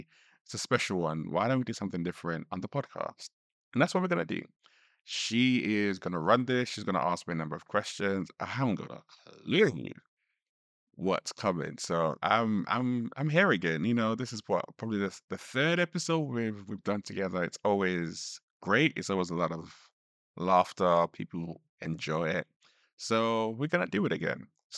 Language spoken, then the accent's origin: English; Nigeria; you know, I'm Nigerian